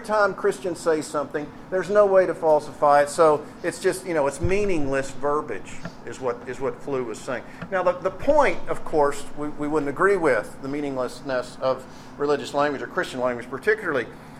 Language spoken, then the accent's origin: English; Amarillo, Texas, United States; now in Philadelphia, United States; Born and raised in Amarillo, and as you heard, went to West Texas State University. Never thought I'd wind up in Philadelphia.